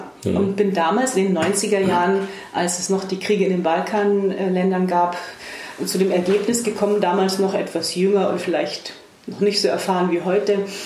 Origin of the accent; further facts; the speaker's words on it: Germany; auch durch das Wirtschaften in dem Land, aus dem ich komme, nämlich aus Deutschland, einer starken Wirtschaftsmacht im Herzen Europas